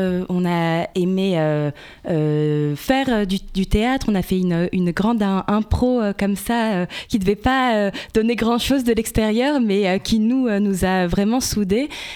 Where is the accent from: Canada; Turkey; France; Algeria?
France; Corsica; Là d'où je viens, en Corse, là où j'ai grandi.